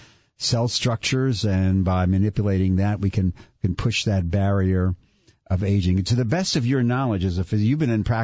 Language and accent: English; Mount Airy, United States; I grew up in Mount Airy.